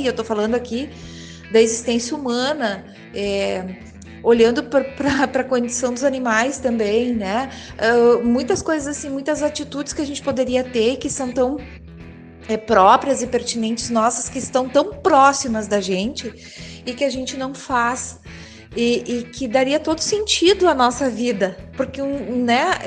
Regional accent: Sapiranga, Rio Grande do Sul, Brazil; eu sou de Sapiranga, tenho 52 anos

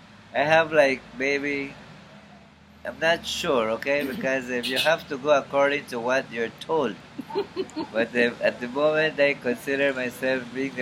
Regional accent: San Ignacio, Cayo District, Belize; So in my hometown, everyone, almost 90% of the people in San Ignacio

